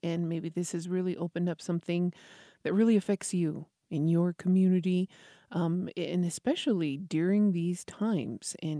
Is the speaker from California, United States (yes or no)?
no; Isleta Pueblo, New Mexico, United States; from Isleta Pueblo